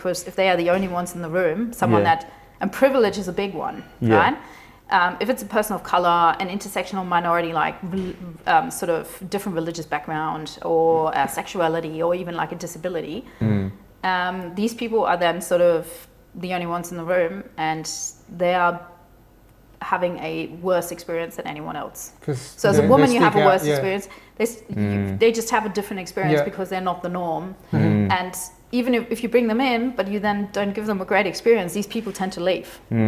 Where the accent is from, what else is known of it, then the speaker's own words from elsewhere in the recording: Germany; accent: German; now in Australia; In Australia, I was the lady from Germany, you know, with a cute German accent.